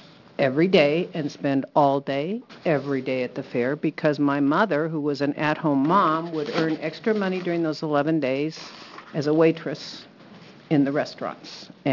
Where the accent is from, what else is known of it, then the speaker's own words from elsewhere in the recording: Salem, Oregon, United States; When I was a child growing up in Salem in extreme poverty